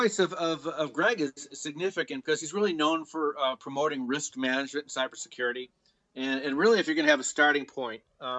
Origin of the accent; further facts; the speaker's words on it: Chicago, Illinois, United States; now in Washington, United States; I'm originally from Chicago, but now I've become a Washingtonian.